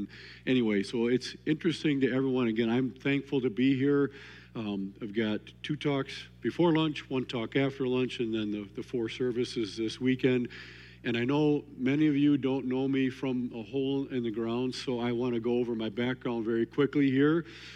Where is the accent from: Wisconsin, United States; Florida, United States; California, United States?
Wisconsin, United States; I'm from Wisconsin.